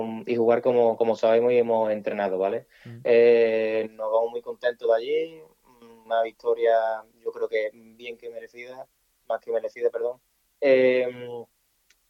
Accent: Écija, Andalusia, Spain; yo este derbi nunca lo he jugado porque soy de fuera, vengo de Écija

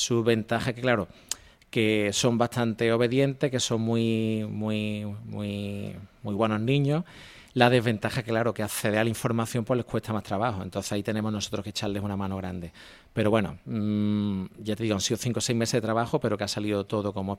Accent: Herrera, Spain; A mí me gusta mucho, como tú bien sabes, las cosas de este pueblo, de mi pueblo. Y pensamos que si los niños investigaban sobre las calles del pueblo

